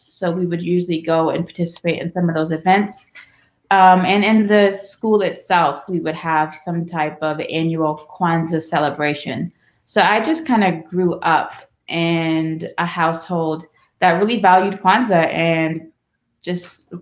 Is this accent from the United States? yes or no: yes; Roxbury, Massachusetts, United States; I was born and raised in Roxbury. My parents founded a school with some other members of the community called Paige Academy.